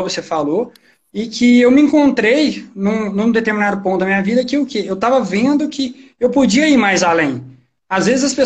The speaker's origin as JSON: {"language": "Portuguese", "town": "Uberaba", "region": "Minas Gerais", "country": "Brazil", "said": "eu sou daqui de Minas Gerais, Uberaba."}